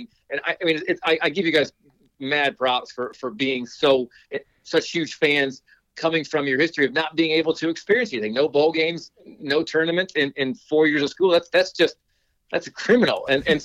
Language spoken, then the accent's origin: English; Charleston, Illinois, United States; And growing up, I grew up downstate in Charleston, which was only about an hour away.